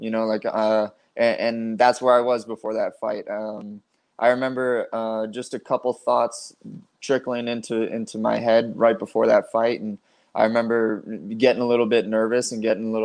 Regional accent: Colorado, United States; I'm from Colorado. I still live in Colorado.

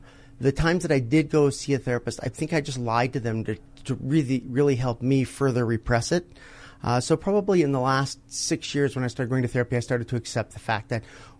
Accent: Denver, Colorado, United States; Well, I'm from Denver, so I grew up here. But I grew up in a lot of places, like 26 times by the time I was 22.

